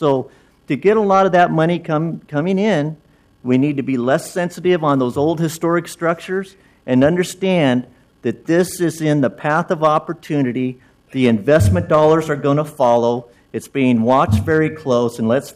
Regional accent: Portland, Oregon, United States; born there; I was born in Good Samaritan, and I watched real close what happened in Northwest Portland

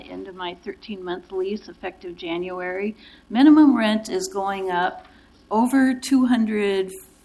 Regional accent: Gresham, Oregon, United States; I'm from Gresham, who Portland is coming to visit, which we've heard.

